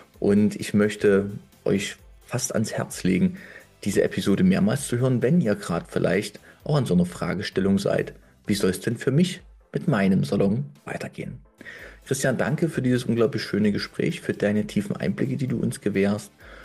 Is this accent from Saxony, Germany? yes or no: yes; Leipzig, Saxony, Germany; Zumindest warst du dann in der Stadt, in meiner Heimatstadt Leipzig